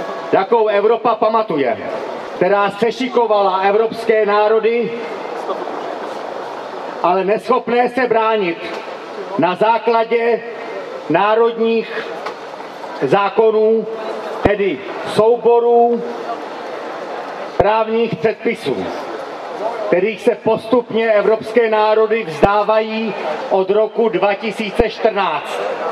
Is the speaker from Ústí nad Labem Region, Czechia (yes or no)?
no; Olomouc, Olomouc Region, Czechia; a pocházím z Olomouce.